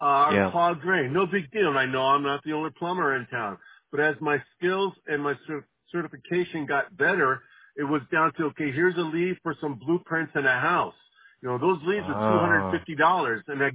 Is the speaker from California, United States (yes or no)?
yes; California, United States; I grew up in San Fernando Valley.